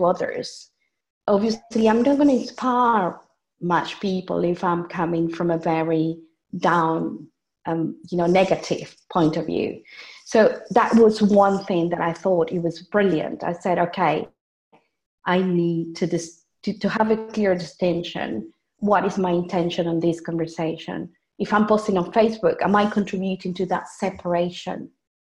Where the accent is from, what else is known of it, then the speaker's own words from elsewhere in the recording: Venezuela; English is a second language; now in United Kingdom; what's happening in Venezuela, for example, I'm from Venezuela